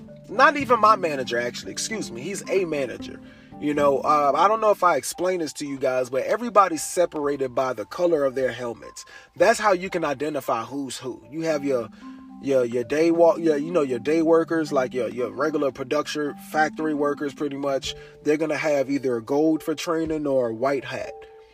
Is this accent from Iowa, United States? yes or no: no; Richmond, Virginia, United States; I'm from Richmond." All right, you know what I'm saying? I'm from Richmond, VA. He like, "Yeah, man, I knew you weren't from around here."